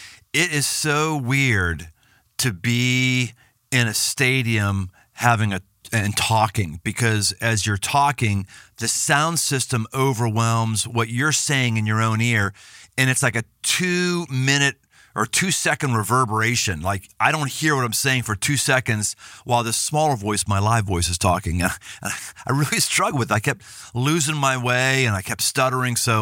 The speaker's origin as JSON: {"language": "English", "town": "Pittsburgh", "region": "Pennsylvania", "country": "United States", "moved": "as an adult", "lives_now": "Cincinnati, United States", "said": "through and through, moved to Cincinnati from Pittsburgh in 1995, end of 95. And Cincinnati is now my hometown."}